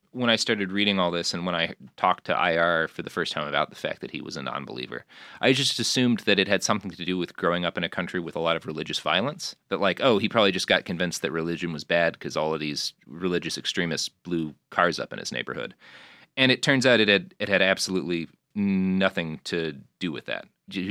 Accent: Texas, United States; Like, I grew up in Texas

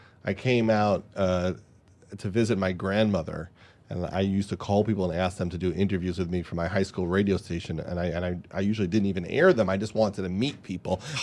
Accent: Long Island, New York, United States; He was just a nice guy from Long Island. I was from Long Island.

